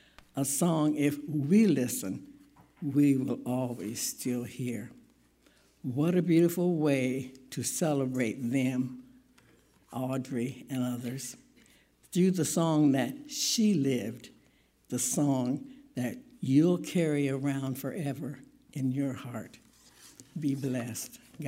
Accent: Urbana, United States; I'm from Urbana

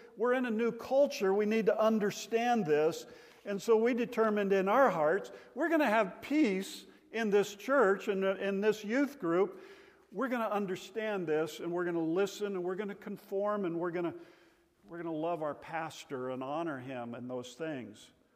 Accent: California, United States; Now you got to remember that we came from Southern California.

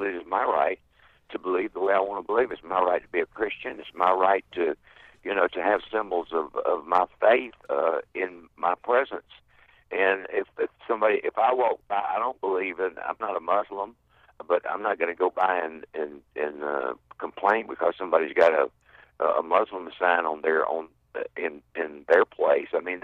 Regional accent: the South, United States; I was born and raised in the South.

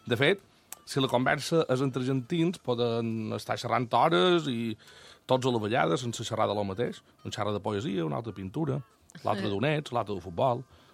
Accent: Balearic Islands, Spain; com a bon mallorquí

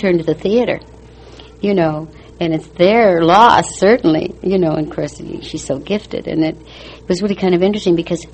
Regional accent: Minneapolis, Minnesota, United States; And when I was a kid and growing up, I'm from Minnesota, from Minneapolis.

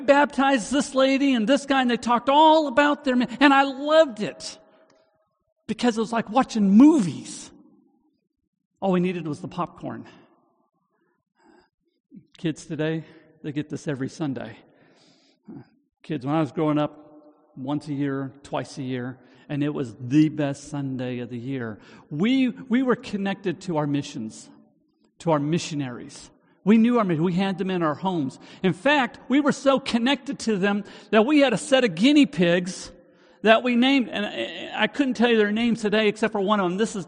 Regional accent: Portland, Oregon, United States; I'm from Portland, Oregon, a long ways away. And I have very, very fond memories of growing up.

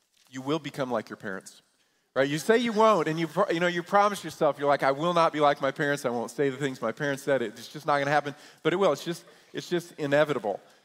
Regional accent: New York, United States; I grew up in New York, and I had to walk uphill through the snow

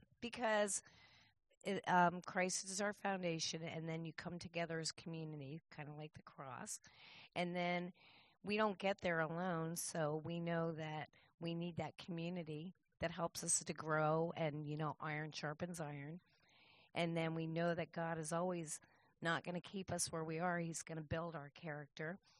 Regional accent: Berlin, New Hampshire, United States; I'm from Berlin, New Hampshire.

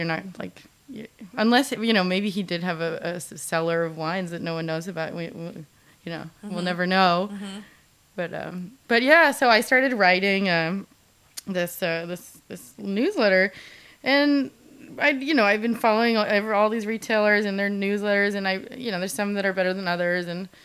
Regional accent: Concord, Massachusetts, United States; I was a literature major. I come from Concord, Mass. And I went to Camp Thoreau, and I was in the Thoreau School.

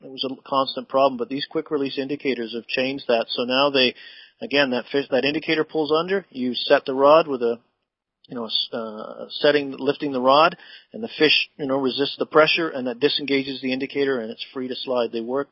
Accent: Nottingham, East Midlands, United Kingdom; My hometown, my home country.

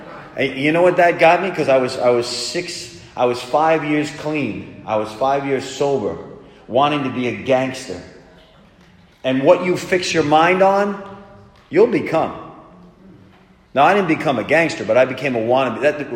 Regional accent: Long Island, New York, United States; I didn't come out of Long Island and get involved with drugs

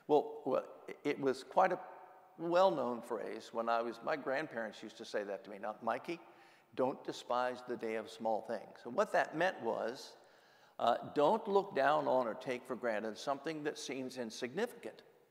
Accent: Columbus, Ohio, United States; you'd enter in Clintonville, and down there, just not 1 mile from the campus, Olentangy Village, and I grew up on

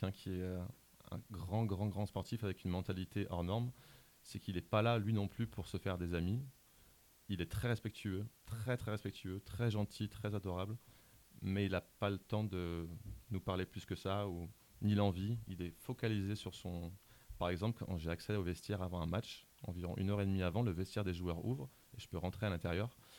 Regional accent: France; moved away; pour moi, en tant que Français ici, c'est une grande chance d'être là.

